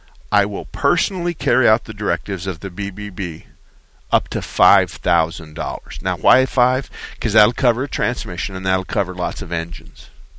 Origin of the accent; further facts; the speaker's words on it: Arizona, United States; And I've been around here all my life. I was born and raised in Arizona, so I'm going to be here for a while.